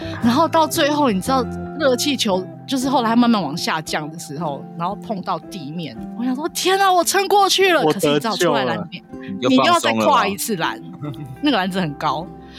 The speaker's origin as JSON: {"language": "Chinese", "country": "Taiwan", "said": "我等一下会不承认我是台湾人"}